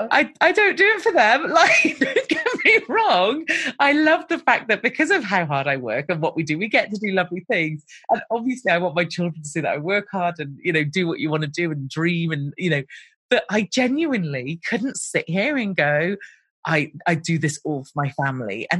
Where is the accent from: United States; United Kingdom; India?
United Kingdom; I'm talking very British as I do because I am British.